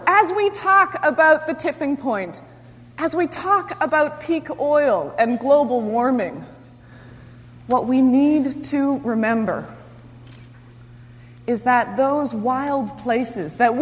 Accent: Canada; I was really horrified that as a Canadian, I knew about the Amazonian rainforests

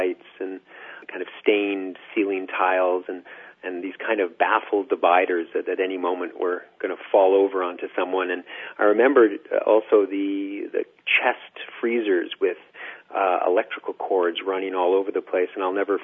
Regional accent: Tanzania; born there; also born or lived in Africa; I spent some time in my early years in Africa, and I was born in Tanzania. My parents were teaching at the University of East Africa.

